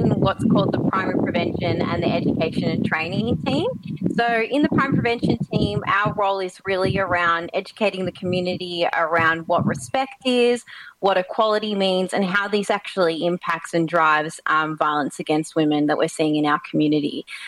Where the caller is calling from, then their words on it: Chirnside, Victoria, Australia; And I am in a sunny Chirnside